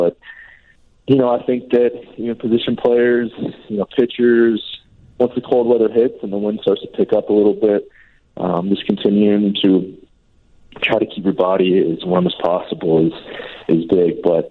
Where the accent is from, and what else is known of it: Lakeland, Florida, United States; born or raised there